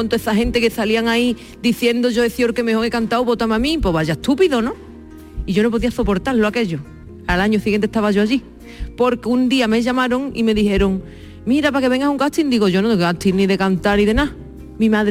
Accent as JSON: {"language": "Spanish", "town": "Jerez", "region": "Andalusia", "country": "Spain", "tie": "born there", "said": "nací en Jerez."}